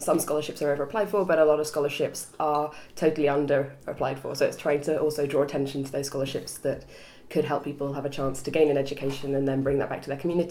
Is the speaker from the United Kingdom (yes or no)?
yes; England, United Kingdom; I mean, being English, there's only really one camp that was safe for me to go